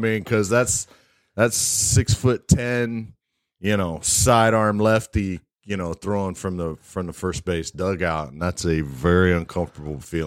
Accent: Florida, United States; also born or lived in Georgia; You know, even though I'm from Florida, I feel like I'm a Georgia boy. I've lived here since 1992, so that's 30 plus years.

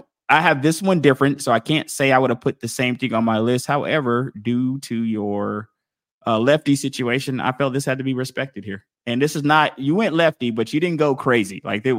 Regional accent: Atlanta, Georgia, United States; we are from Atlanta and we love Michael Vick

